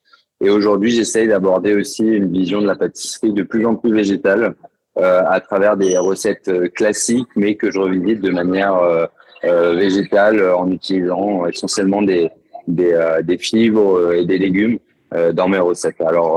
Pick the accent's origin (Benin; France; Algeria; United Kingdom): France; Clermont-Ferrand, Auvergne-Rhône-Alpes; now in Lausanne, Switzerland; Je suis originaire de Clermont-Ferrand, en Auvergne, et j'ai eu l'occasion de travailler dans différents restaurants gastronomiques depuis une dizaine d'années.